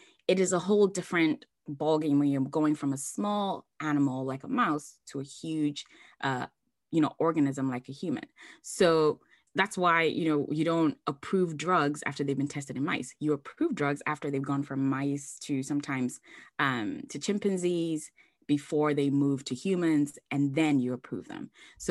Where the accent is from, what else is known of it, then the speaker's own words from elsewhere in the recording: Ghana; I'm from Ghana, West Africa, so I know how to ask why and be respectful.